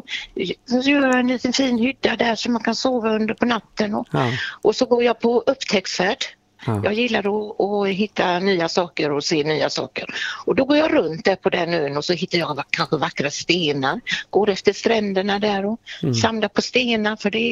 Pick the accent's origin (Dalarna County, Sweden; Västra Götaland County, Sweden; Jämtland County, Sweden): Västra Götaland County, Sweden; Gothenburg; now in Orust, Sweden; jag är inte från Orust, jag är från Göteborg egentligen.